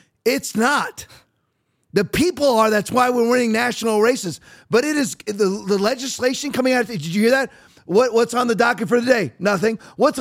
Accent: Redondo Beach, California, United States; born there; And I was born in California, Redondo Beach, California. I'm just telling you, I'm a military brat. My dad was a career naval officer.

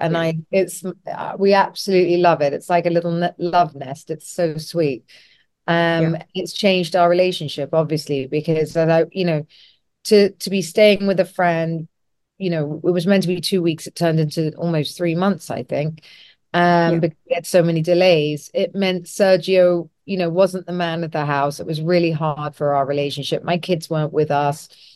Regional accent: United Kingdom; So when I'm very British, I'll, you know, ask me a question, I'll give you the answer

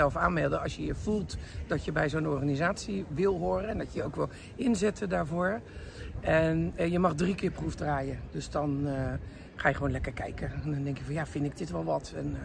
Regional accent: Rotterdam, South Holland, Netherlands; ik schaam mij diep als Rotterdammer dat ik daar nog nooit geweest ben.

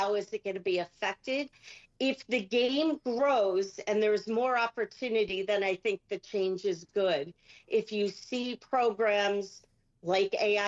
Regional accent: Detroit, Michigan, United States; And then growing up in Detroit, hockey is just in your blood.

